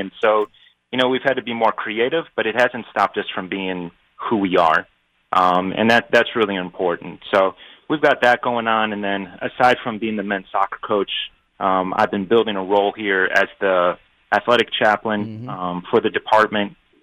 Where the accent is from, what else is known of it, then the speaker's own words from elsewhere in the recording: Colorado, United States; also born or lived in Chicago; So originally I was born in Chicago, and then I grew up in Colorado. So all my family is out in Colorado. So I'd never been to the South until I took this job at Trevecca.